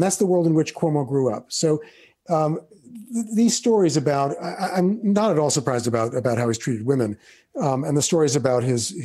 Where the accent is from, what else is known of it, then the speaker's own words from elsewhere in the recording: Queens, New York, United States; he lives by the kinds of standards that I knew growing up in Queens. I worked for the borough president of Queens right out of graduate school in 1984.